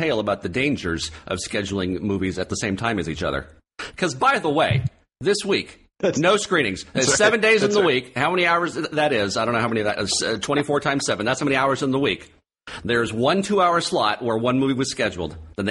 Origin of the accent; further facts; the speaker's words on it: Virginia, United States; It sounds like a ridiculous, slow southern drawl. I'm from Virginia.